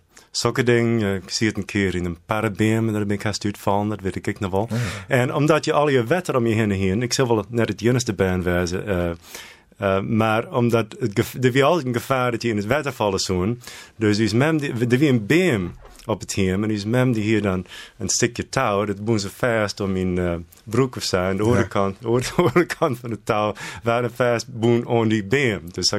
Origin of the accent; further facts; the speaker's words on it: Tappenhuizen, Friesland, Netherlands; Maar ik kom uit Tappenhuizen.